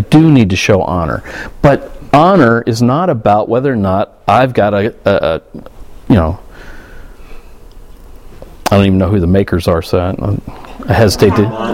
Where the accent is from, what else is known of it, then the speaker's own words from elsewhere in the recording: Southern United States, United States; You know, I grew up in the South.